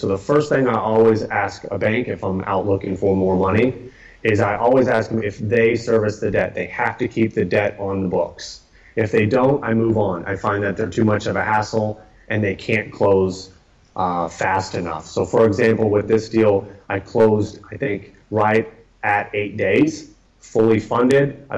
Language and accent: English; Atlanta, Georgia, United States; now in Austin, United States; I grew up in Atlanta. Most people just rent homes in Atlanta. Here in Austin, because of the cost of living, room rental is very prevalent.